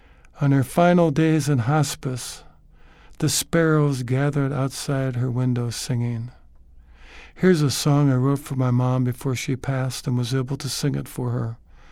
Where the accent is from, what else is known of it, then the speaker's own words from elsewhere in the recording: St. Louis Park, Minnesota, United States; also born or lived in Des Moines, United States; I was born in Des Moines, Iowa, and my family was Southern Baptist, and I was raised in the arms of the Jewish community there in St. Louis Park, Minnesota.